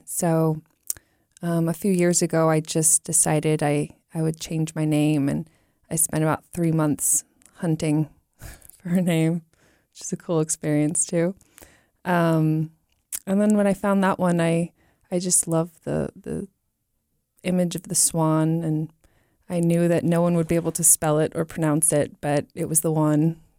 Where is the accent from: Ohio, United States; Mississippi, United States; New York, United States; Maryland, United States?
New York, United States; I can, you know, say, oh, well, I'm from New York.